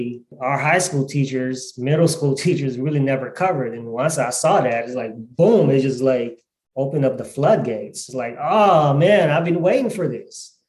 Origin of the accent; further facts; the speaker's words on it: Seattle, Washington, United States; from Seattle, Washington, Central District. My folks moved to the Central District in the 1930s from the Philippines when the Philippines was a United States territory. Now, I've just been in the CD South End for all my life.